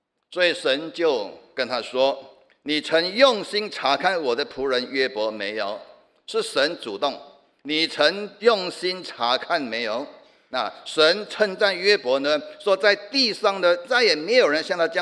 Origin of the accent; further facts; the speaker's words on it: Singapore; 我相信我们新加坡人应该是最熟悉的